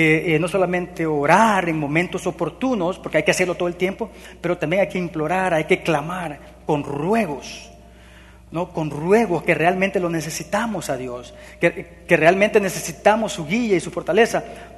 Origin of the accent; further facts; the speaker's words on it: El Salvador; En mi país, en El Salvador, en aquellos años, mi padre y los vecinos de la colonia contrataron a un vigilante